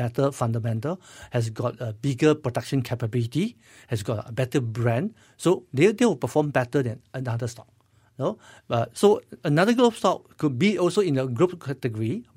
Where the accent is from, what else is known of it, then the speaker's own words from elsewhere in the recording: Malaysia; So, of course, since we are Malaysian, it's better that the investment is regulated by Security Commission or Bank Negara Malaysia.